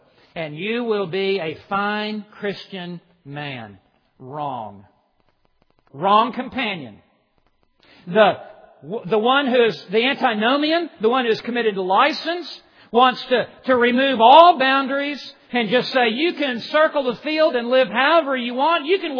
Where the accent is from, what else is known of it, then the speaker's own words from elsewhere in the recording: Memphis, Tennessee, United States; I grew up in Memphis, Tennessee. I went off to West Texas, to Texas Tech. I was so far away from home.